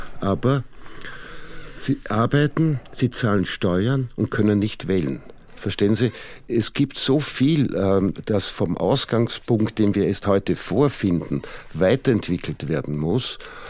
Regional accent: Vienna, Austria; also born or lived in Lower Austria; Ich bin aufgewachsen in Wien und Niederösterreich. Niederösterreich ist das Bundesland und darin ist Wien die größte Stadt.

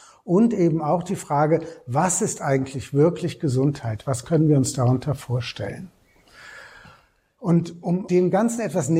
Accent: Frankfurt, Hesse, Germany; Gut, ich bin in Frankfurt aufgewachsen.

